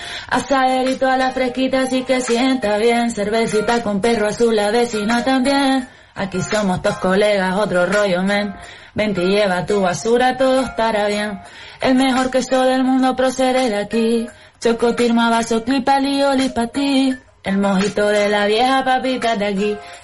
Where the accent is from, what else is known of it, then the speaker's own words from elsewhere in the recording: Canary Islands, Spain; yo soy canaria